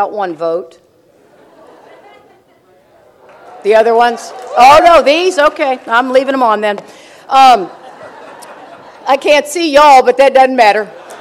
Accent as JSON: {"language": "English", "town": "Austin", "region": "Texas", "country": "United States", "said": "Hi, y'all. … from Austin, Texas, alcoholic."}